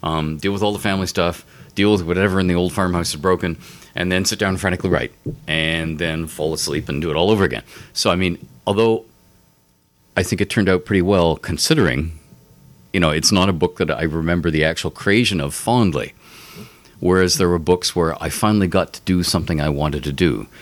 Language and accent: English; Canada; I come from Canada, the land of free healthcare